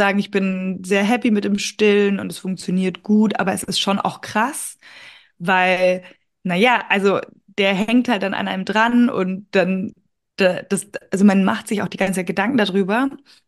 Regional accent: Munich, Bavaria, Germany; ich wohne ja in München und es gibt Momente, ich liebe diese Stadt, das ist meine Heimat

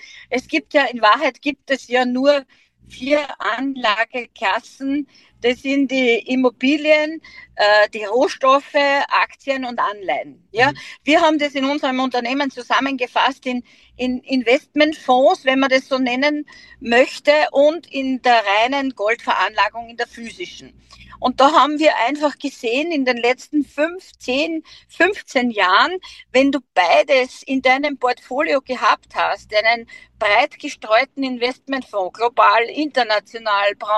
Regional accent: Lower Austria, Austria; Ich bin heute in Mostviertel, ich bin in meiner Heimat unterwegs, im Scheibs und im Buchenstuben bin ich jetzt gerade

